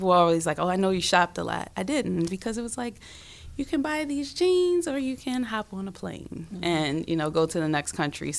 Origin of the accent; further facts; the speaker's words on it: Baltimore, Maryland, United States; found out my family's been in Baltimore since at least 1812. So, like, I'm from Baltimore, like, really from Baltimore. Went to Western High School.